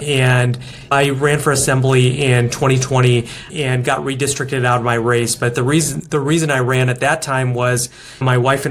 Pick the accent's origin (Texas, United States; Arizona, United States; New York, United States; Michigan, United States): Arizona, United States; Phoenix; And as I grew up in Phoenix, Arizona, it was something that was on the dinner table